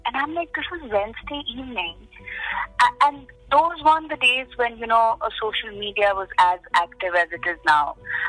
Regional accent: Jammu and Kashmir, India; I'm from Kashmir, so I'm used to gunfire.

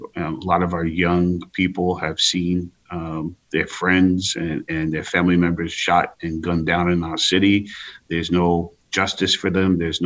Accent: New York City, New York, United States; We have to give our young people who come from the same neighborhoods that I came from East New York, opportunity and hope

